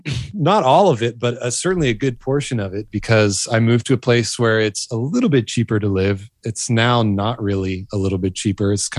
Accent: Florida, United States; also born or lived in New York City; now in Austin, United States; So yeah, certainly moving to Austin, and I was born and raised in Florida, which is the Sunshine State.

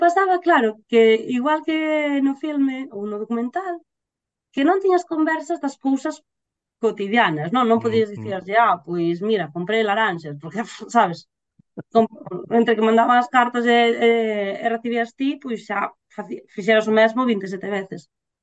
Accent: Ferrol, Galicia, Spain; Imagínate, que eu son de Ferrol, eh?

